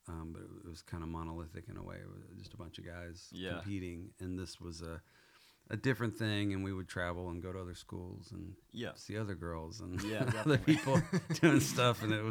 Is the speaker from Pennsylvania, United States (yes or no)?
no; The Woodlands, Texas, United States; also born or lived in Houston; So I was born in Houston. My mom's from Houston. And I grew up there, and my dad's from Waco, Texas.